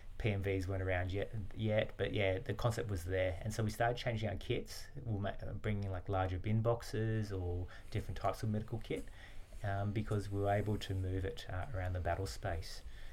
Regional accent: Nowra, New South Wales, Australia; I'm a kid from Nowra, who did nursing at Wollongong

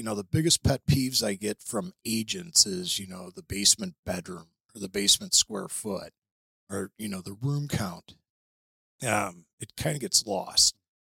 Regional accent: Afton, Missouri, United States; I grew up in Afton, went to CBC High School, went to college at Benedictine

